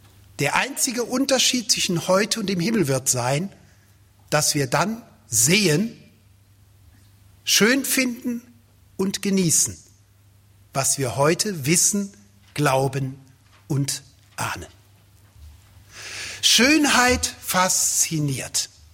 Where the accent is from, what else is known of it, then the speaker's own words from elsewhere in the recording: Rhineland, Germany; now in Swabia, Germany; als ein Schwabe, der ja eingeheiratet ist, das ist Voraussetzung, dass man als Rheinländer überhaupt so halbwegs akzeptiert wird